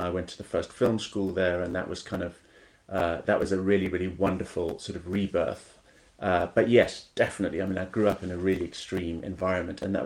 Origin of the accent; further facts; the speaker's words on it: South Africa; also born or lived in Kenya; I grew up in South Africa and Kenya